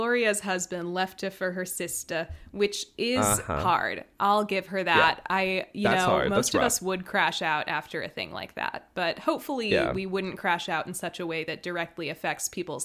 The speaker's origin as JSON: {"language": "English", "region": "Minnesota", "country": "United States", "said": "I'm a Minnesotan and it's like the one famous Minnesota movie."}